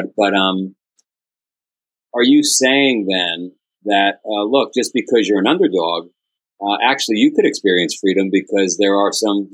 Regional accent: Queens, New York, United States; You know, I grew up in Queens, New York, if you ever saw the movie Goodfellas.

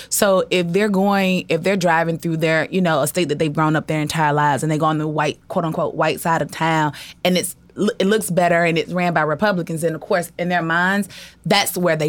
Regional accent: Mississippi, United States; I'm from the South, like the deep red South.

